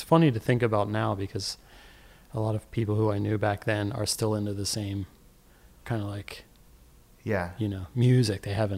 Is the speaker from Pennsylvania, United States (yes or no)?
yes; Lansdowne, Pennsylvania, United States; There was a great guitar store in my town, my hometown, called Lansdowne.